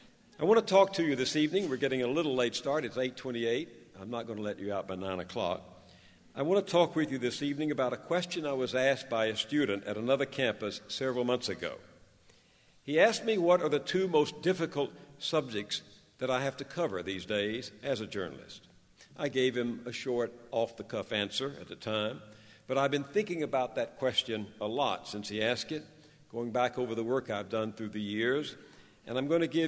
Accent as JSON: {"language": "English", "region": "Texas", "country": "United States", "tie": "born or raised there", "said": "When I was growing up in East Texas, my nurture and my culture told me that I belonged to the one true religion."}